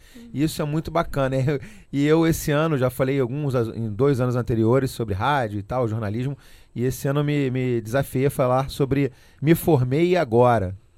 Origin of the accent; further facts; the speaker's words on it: Brazil; A gente, somos brasileiros, já diziam, não desistimos nunca